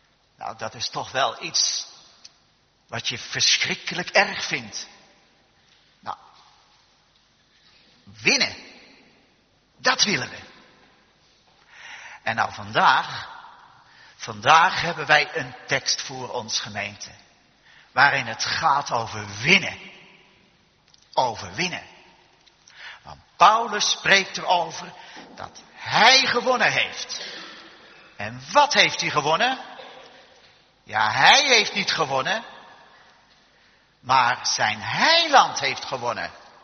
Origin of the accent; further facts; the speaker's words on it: Westbroek, Utrecht, Netherlands; born there; En ik zie zelf nog dat ik op het schoolplein in Westbroek, waar ik geboren ben, ja, daar liep.